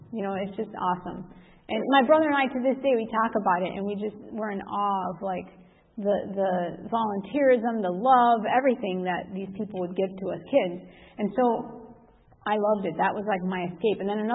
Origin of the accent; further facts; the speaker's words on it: Chicago, Illinois, United States; I grew up in Chicago, and I called it the concrete jungle, okay? Like I grew up in the city proper